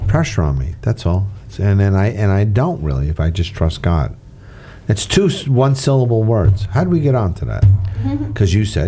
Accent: Ithaca, New York, United States; born there; I was born in Ithaca, New York.

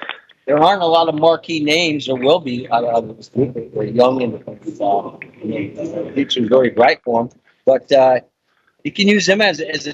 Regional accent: Iowa, United States; even though I grew up in Iowa, and then I went to work for the Cubs organization

